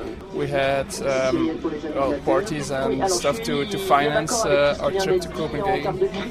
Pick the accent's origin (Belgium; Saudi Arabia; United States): Belgium; Ghent, Flanders; We're from Belgium, from Ghent